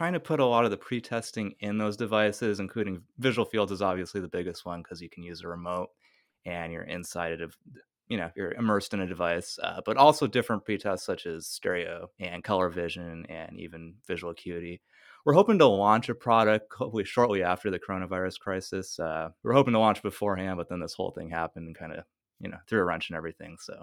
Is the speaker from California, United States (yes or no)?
yes; Fremont, California, United States; also born or lived in Memphis; I'm originally from Fremont, California.